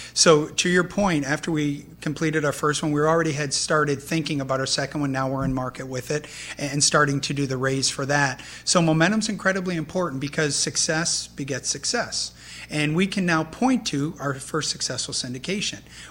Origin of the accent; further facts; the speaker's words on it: Chicago, Illinois, United States; now in Colorado, United States; Indeed. I'm originally from Chicago. My wife, Lynn, and I are both from there. We now live in Colorado, but that is home for us.